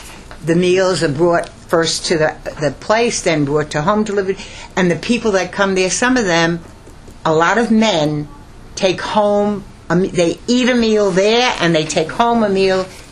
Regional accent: Yonkers, New York, United States; I'm from Yonkers, okay?

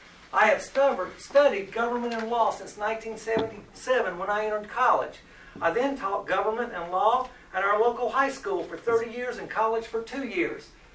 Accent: St. Mary's, United States; I grew up here in St. Mary's since 1959 on Bryant Street. I moved from 109 to 111. Big move.

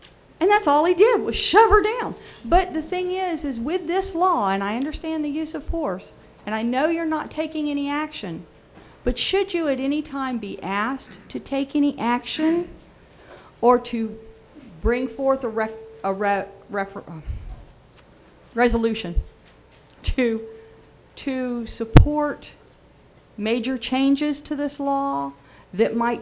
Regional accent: Florida, United States; I was born and raised in Florida.

